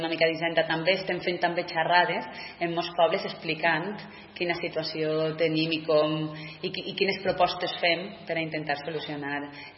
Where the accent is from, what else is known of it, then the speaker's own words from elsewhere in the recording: Valencian Community, Spain; la falta d'inversions que tenim com a valencianes i valencians